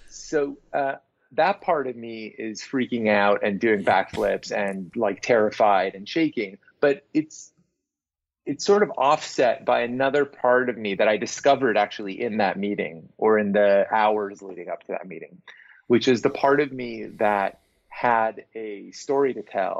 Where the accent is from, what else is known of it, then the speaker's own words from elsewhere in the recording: Reseda, California, United States; I grew up in the Valley in Reseda, outside of the center of filmmaking, which is sort of Burbank and Hollywood, but still sort of tangentially connected to it.